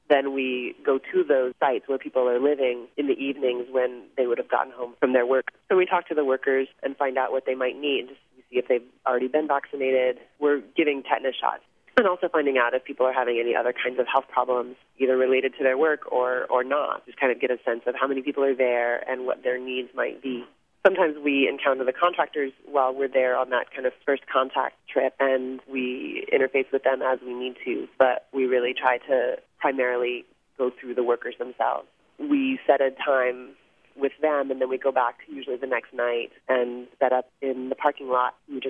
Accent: Baton Rouge, Louisiana, United States; I grew up in Baton Rouge and lived away for about 15 years and came back after the storm to work at the Common Ground Clinic.

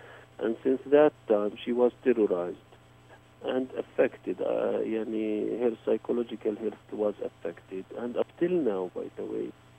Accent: Bethlehem, West Bank, Palestine; now in Ramallah, Palestine; I am originally from Bethlehem. I moved to Ramallah because of the checkpoints. But whenever I go to see my family in Bethlehem

